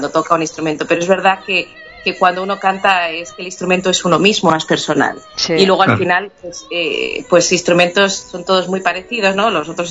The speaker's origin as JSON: {"language": "Spanish", "town": "Salamanca", "region": "Castile and León", "country": "Spain", "tie": "born there", "lives_now": "Badajoz, Spain", "said": "Nací en Salamanca, toda mi familia es de allí. Por el destino y demás, pues acabé aquí en Badajoz."}